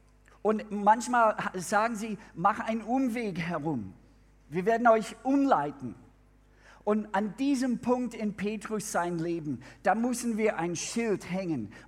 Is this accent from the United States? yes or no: yes; Minnesota, United States; German is a second language; Ich komme aus Bundesstaat Minnesota. In Minnesota ist es sehr kalt im Winter und sehr warm im Sommer.